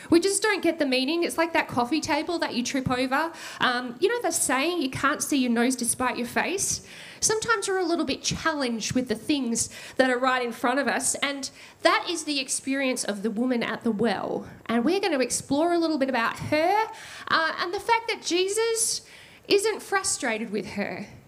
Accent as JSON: {"language": "English", "region": "Queensland", "country": "Australia", "said": "When I was growing up, because I'm a Queenslander, as a little girl"}